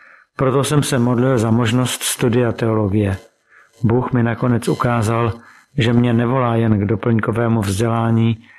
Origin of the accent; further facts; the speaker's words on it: Prague, Czechia; Pocházím z Prahy, mám milující manželku a působím jako kazatel baptistického sboru ve Vysokém Mýtě.